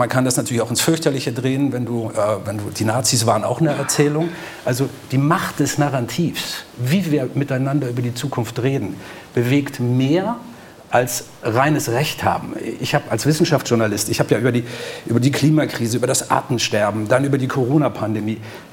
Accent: Hamburg, Germany; Ich bin Hamburger.

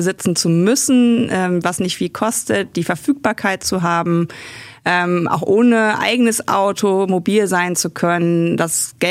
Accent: Germany; Wo man sich dann immer ein bisschen belustigt über uns Deutschen, dass wir ja so technologieaffin angeblich sind und auch so pünktlich sein

